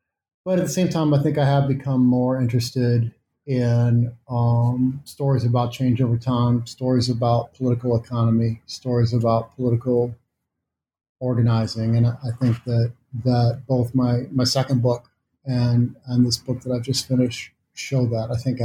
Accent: Missouri, United States; And because I am from Missouri, and because of the way that I have for a long time tried to link my intellectual life to political engagement of various kinds

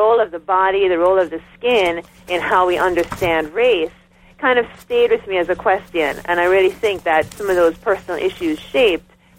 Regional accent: Jamaica; now in United States; It seemed to provide a way for me to integrate my experience as a Jamaican, what it seemed was happening here in the United States in terms of race.

